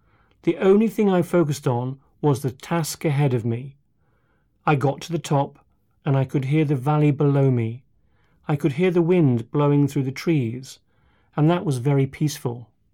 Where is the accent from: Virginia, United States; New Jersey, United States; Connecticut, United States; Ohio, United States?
Connecticut, United States; Growing up in Connecticut, my dad would drive me 3 hours to Massachusetts once a month to this adventure program for the blind.